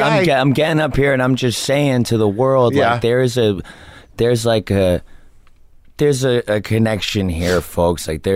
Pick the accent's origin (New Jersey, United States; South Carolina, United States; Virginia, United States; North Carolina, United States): New Jersey, United States; I'm from New Jersey just like he is.